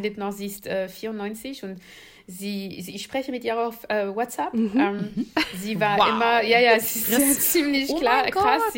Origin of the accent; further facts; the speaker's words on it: Paris, Île-de-France, France; German is a second language; moved away; ich bin in Paris, also in der Pariser Vorort groß geworden, westlich von Paris, mit meiner Mutter, meinem Vater und meine 3 Schwestern